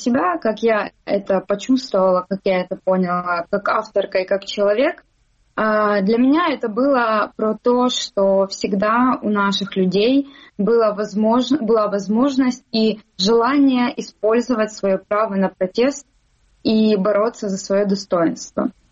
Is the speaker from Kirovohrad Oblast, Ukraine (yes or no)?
no; Sloviansk, Donetsk Oblast, Ukraine; я из Славянска, Донецкой области, мне 28 лет